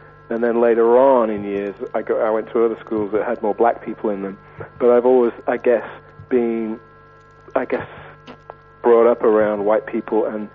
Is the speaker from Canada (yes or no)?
no; England, United Kingdom; growing up in England and the school, I mean, being a black man